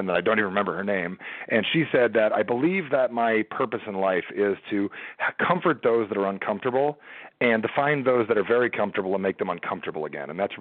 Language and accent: English; New Jersey, United States; I'm from Jersey. I'm very straight to the point.